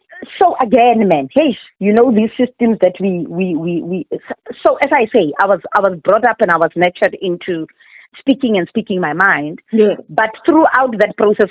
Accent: Johannesburg, Gauteng, South Africa; Because I come from Joburg and I come from this family where you can talk. I'm 18.

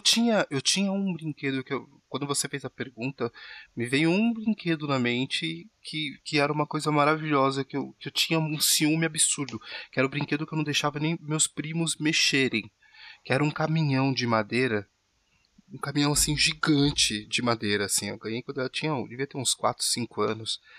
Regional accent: São Paulo, Brazil; Eu nasci no Capão Redondo, a gente brincava muito na rua, jogava muita bola na rua. E aí depois eu mudei para outro bairro, pro São Luís, que é do lado do Capão Redondo ainda também, mas aí eu mudei para um condomínio, né, de prédios

